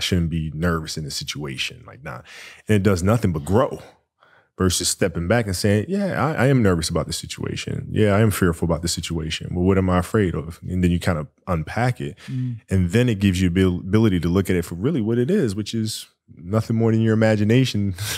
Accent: Italy; growing up in Italy, when I first moved over there, it was, you know, I didn't speak Italian.

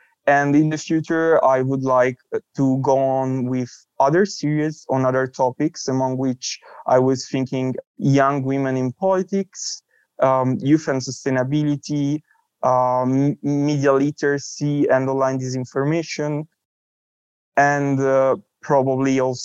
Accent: Alessandria, Piedmont, Italy; as Philip said, I am from Italy, from a small city in the northwest of Italy called Alessandria.

